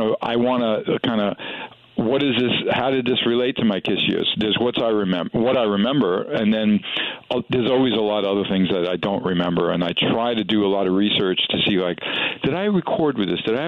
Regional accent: New York, United States; I have so many funny Detroit kind of connections to my life, even though I grew up in New York.

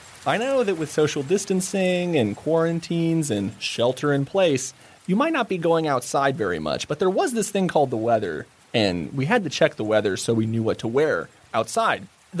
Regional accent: United States; And I'm not saying this just because I'm an American and everything America does is important.

